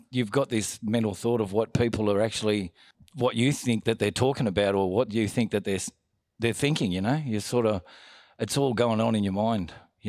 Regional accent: Darlington Point, New South Wales, Australia; I grew up in Darlington Point.

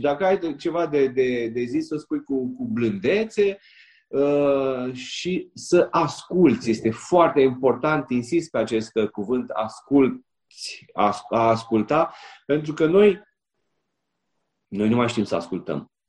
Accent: Iași, Iași County, Romania; cred că în devenirea mea m-a ajutat foarte mult faptul că m-am născut la Iași.

